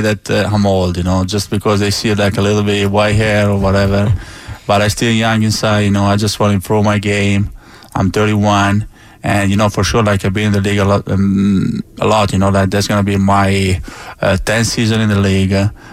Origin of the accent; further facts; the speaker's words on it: Italy; English is a second language; You know, like a lot of people, they say, you never play soccer just because I'm from Italy, but I never did that.